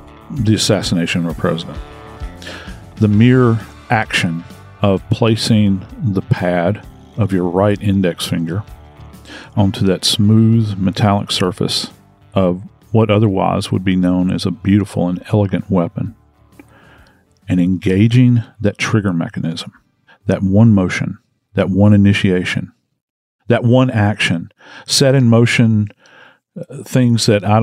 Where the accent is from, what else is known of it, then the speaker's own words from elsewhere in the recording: the South, United States; As a Southerner, I have to admit